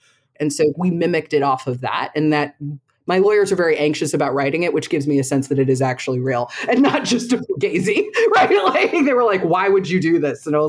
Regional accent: New York, United States; So my dad was a quant on Wall Street when I was a kid, right? So, like, I grew up around that in New York in the 90s.

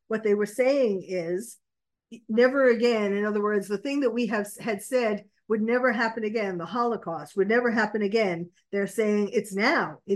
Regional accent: New York, United States; when I was a little girl in growing up in New York, you know, and going to school, learning at my synagogue

